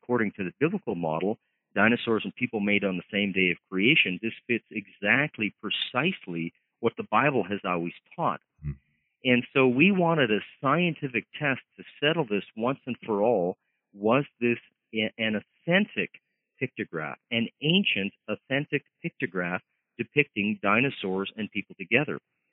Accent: Canada; being a Canadian used to a little bit lower temperatures and definitely lower humidity

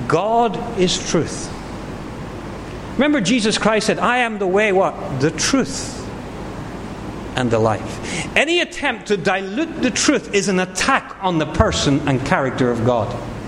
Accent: United Kingdom; I grew up in the United Kingdom. It used to be said, you know, that an Englishman's word is his bond.

